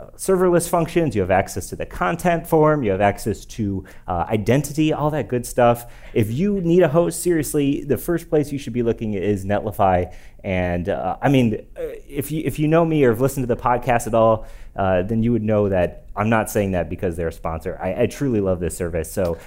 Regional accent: Denver, Colorado, United States; I'm a web developer. I'm from Denver, Colorado.

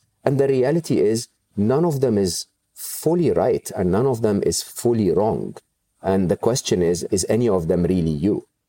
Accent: Egypt; growing up in Egypt, even though we didn't have social security

